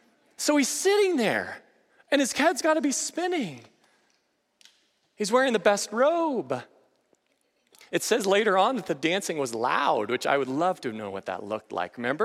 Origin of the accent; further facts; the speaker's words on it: Nebraska, United States; So I grew up in Nebraska, and I love steak.